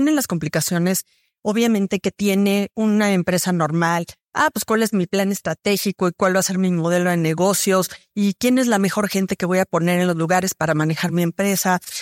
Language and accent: Spanish; Mexico; lo que es muy padre pensar como mexicanos es que tenemos estas grandes empresas familiares